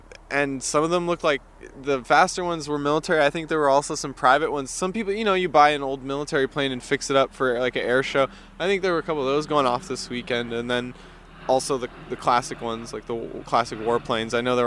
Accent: SeaTac, Washington, United States; I grew up around SeaTac, which is a commercial airport

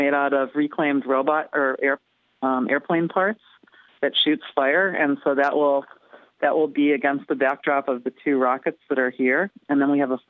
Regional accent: California, United States; I'm from California and Bay Area, and so we have, we're kind of used to this

